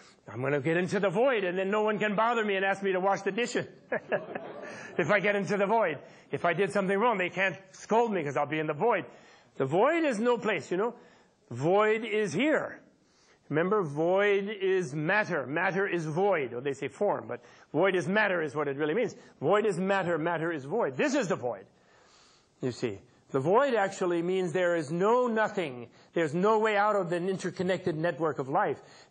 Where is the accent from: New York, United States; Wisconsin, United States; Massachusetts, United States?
New York, United States; I'm among the worst. I'm an American, after all. So, a New Yorker.